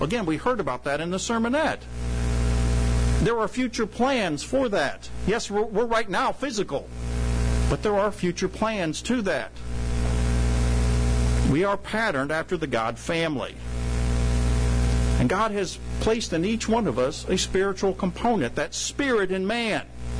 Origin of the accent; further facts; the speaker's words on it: Missouri, United States; And we came from Missouri. Missouri is the show me state.